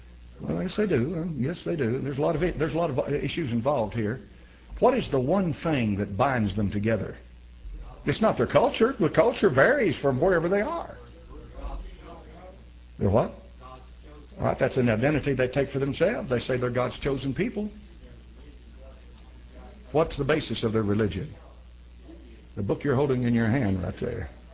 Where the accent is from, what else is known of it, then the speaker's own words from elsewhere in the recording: United States; So in America, we have a unique thing in this country that bonds us together as an American. And what is it? I'm an American.